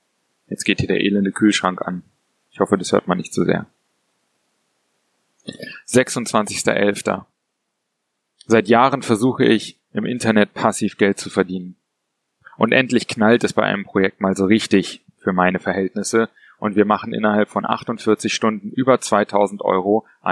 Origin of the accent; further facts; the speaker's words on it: Berlin, Germany; Vor knapp 6 Jahren kam ich nach Berlin zurück, um einen Billardsalon zu eröffnen. Ich bin Berliner und habe die Stadt schon oft verlassen.